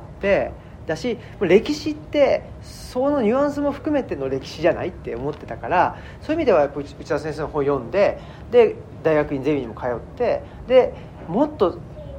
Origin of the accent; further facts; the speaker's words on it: Saitama, Japan; 僕は埼玉県出身で大学院は関西